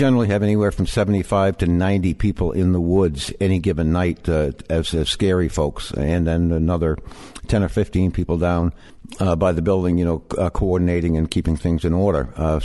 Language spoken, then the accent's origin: English; Massachusetts, United States; also born or lived in Michigan; I'm not from here originally. I'm actually an immigrant, believe it or not. But I was raised in Massachusetts and went to school in Michigan.